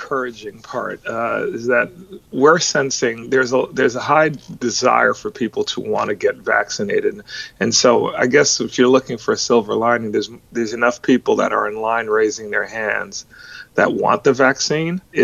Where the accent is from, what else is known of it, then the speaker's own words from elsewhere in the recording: New York, United States; now in Texas, United States; So, you know, I'm from New York, and I had visited my mother who still lives in New York